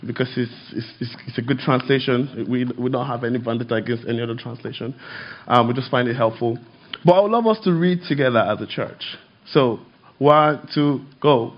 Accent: Nigeria; I'm Nigerian, that's what we do.

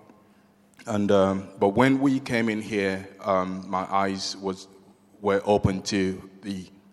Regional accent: Nigeria; now in United Kingdom; I am from Nigeria. I grew up in Nigeria, and we came into the UK 2011. I grew up in a Christian family.

